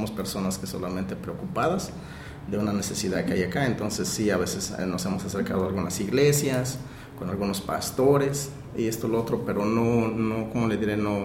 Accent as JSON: {"language": "Spanish", "country": "Mexico", "lives_now": "Newburgh, United States", "said": "yo hablo como mexicano"}